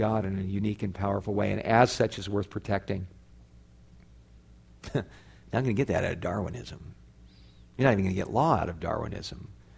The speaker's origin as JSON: {"language": "English", "country": "United States", "said": "I am glad I'm an American. I love this country."}